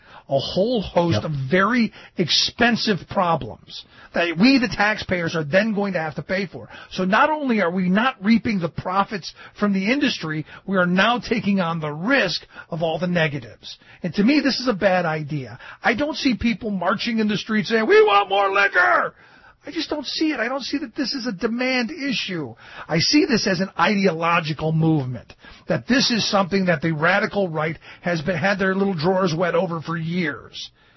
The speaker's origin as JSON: {"language": "English", "region": "Ohio", "country": "United States", "tie": "born or raised there", "said": "You know, I grew up in Ohio where you could get 42 proof anything at the local 7-Eleven."}